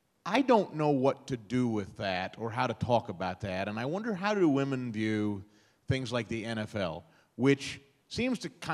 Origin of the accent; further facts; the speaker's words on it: Missouri, United States; from my home state of Missouri